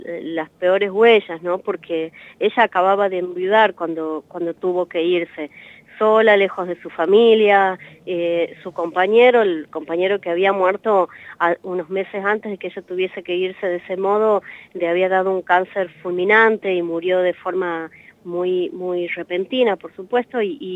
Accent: Argentina; Pero como argentina, una tranquilidad y una esperanza enorme

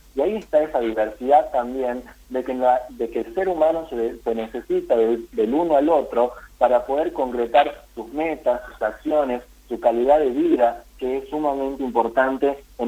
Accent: San José de Metán, Salta, Argentina; moved away as an adult; now in Tucumán, Argentina; Tuve que salir de la provincia de Salta para poder seguir mi carrera, para poder seguir lo que me apasiona, porque en la provincia de Salta, especialmente en la ciudad de San José de Netán, no contamos con una carrera de abogacía

